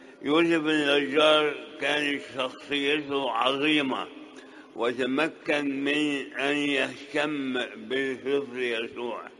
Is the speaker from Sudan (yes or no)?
yes; Sudan; والحقيقة إحنا جينا من السودان وجينا في ظروف قاسية جدا